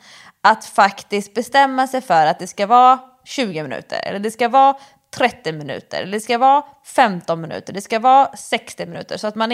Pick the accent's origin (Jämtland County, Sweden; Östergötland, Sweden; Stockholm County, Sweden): Stockholm County, Sweden; Stockholm; som stockholmare tycker man ju bara, det är liksom exotiskt.